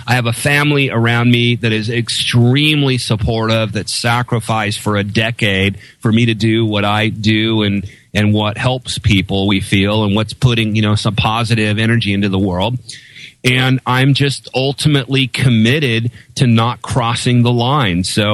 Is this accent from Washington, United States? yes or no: yes; Seattle, Washington, United States; First of all, I'm from Seattle.